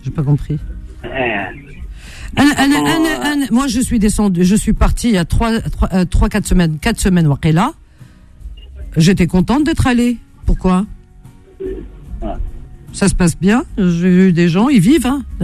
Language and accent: French; Cherchell, Tipaza Province, Algeria; Eh ben moi aussi je suis de Cherchel.